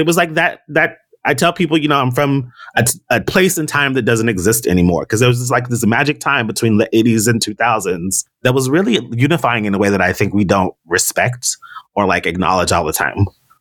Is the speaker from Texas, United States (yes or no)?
no; Nashville, Tennessee, United States; I grew up in Nashville. They have record labels there.